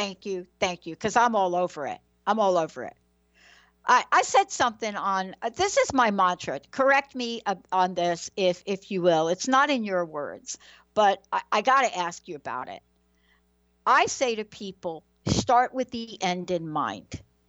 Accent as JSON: {"language": "English", "region": "New York", "country": "United States", "accent": "New York", "said": "I kind of said that with my New York accent right there."}